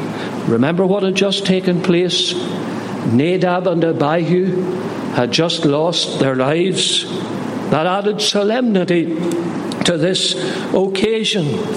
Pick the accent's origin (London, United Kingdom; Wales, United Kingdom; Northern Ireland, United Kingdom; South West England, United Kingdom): Northern Ireland, United Kingdom; I come from Northern Ireland